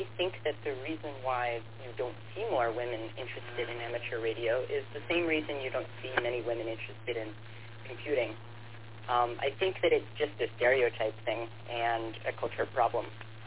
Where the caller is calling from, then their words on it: Rochester, New York, United States; I'm transmitting from Rochester, New York.